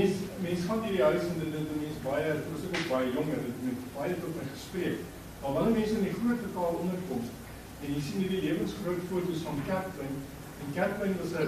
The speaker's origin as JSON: {"language": "Afrikaans", "town": "Pretoria", "region": "Gauteng", "country": "South Africa", "said": "Ek kom van Pretoria af."}